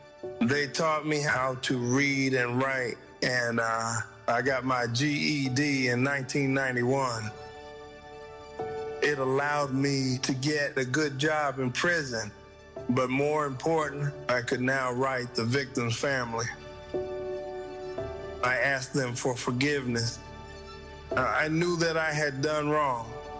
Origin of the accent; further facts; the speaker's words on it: Detroit, Michigan, United States; I was born and raised in Detroit, and I had a wonderful childhood